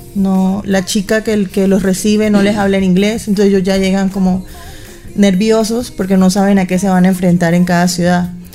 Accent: Barranquilla, Atlántico, Colombia; now in Cauca, Colombia; yo soy de Barranquilla, pero vine aquí a estudiar. Enamoradísima del Cauca, no pretendo irme jamás.

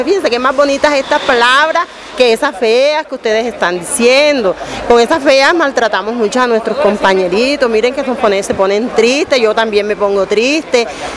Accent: Bolívar, Colombia; vengo del departamento de Bolívar

